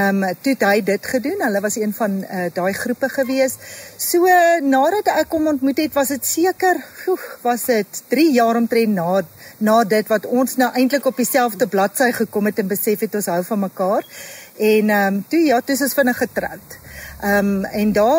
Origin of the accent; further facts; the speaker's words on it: Rustenburg, North West, South Africa; so ek het groot geword op Rustenburg en Rustenburg Hoërskool gegaan. So ons het net so bietjie buite Rustenburg gebly.